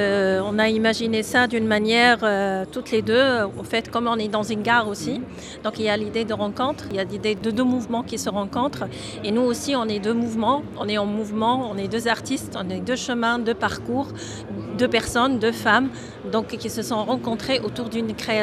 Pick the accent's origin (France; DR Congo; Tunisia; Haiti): Tunisia; born there; moi, je suis née en Tunisie et je suis m'installée ici en tant qu'artiste.